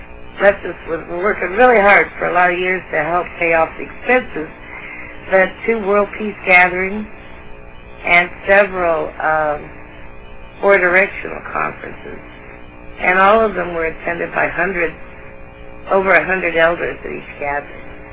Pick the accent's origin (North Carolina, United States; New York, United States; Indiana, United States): Indiana, United States; Indianapolis; I was born and raised in Indianapolis.